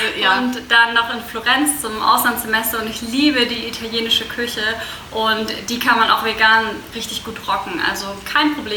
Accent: Baden-Württemberg, Germany; ich komme ja aus dem Schwabenländle.

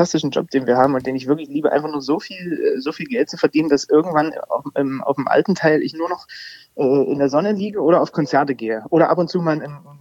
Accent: Zwickau, Saxony, Germany; born there; Als gebürtiger Zwickauer darf ich sowas sagen.

